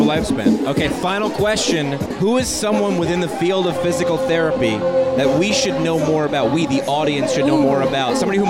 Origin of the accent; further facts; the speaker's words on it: New York, United States; I'm from New York.